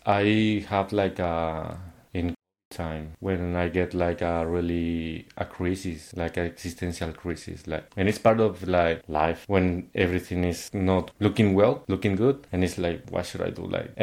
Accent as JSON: {"language": "English", "country": "Mexico", "second_language": "English", "said": "Because... despite like we're learning English in Mexico, like we don't have the practice to express ourselves very well."}